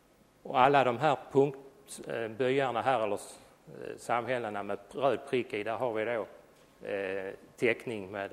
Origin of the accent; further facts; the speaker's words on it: southern Sweden, Sweden; accent: southern Swedish; Hoppas alla förstår mig fast min dialekt kommer söderifrån.